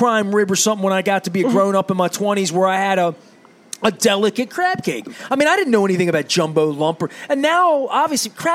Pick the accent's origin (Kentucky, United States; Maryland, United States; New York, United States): Maryland, United States; Dundalk; You know, we grew up poor in Dundalk.